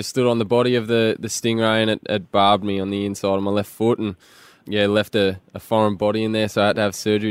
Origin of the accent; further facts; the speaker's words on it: Tattyoon, Victoria, Australia; Tattyoon, mate, that's right. It's about 40 kilometres south of Ararat.